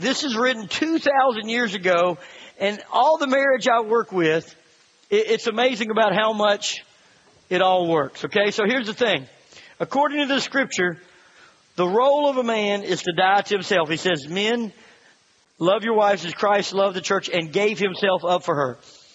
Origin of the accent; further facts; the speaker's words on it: Tennessee, United States; also born or lived in California; We're from Tennessee. We thought we were going to go to foreign missions. We thought when we stayed in California that that was our foreign mission field.